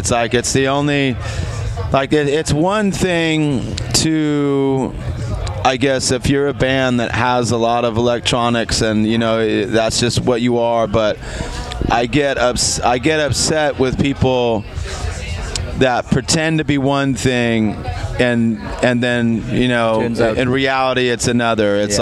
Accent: Los Angeles, California, United States; And you know, I grew up in East LA, so I've kind of been surrounded by Hispanic culture for a large part of my life, and it's super beautiful.

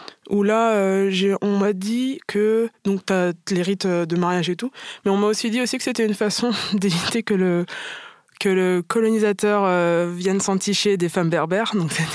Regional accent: Martinique, France; moi, je suis martiniquaise, enfin, métisse martiniquaise.

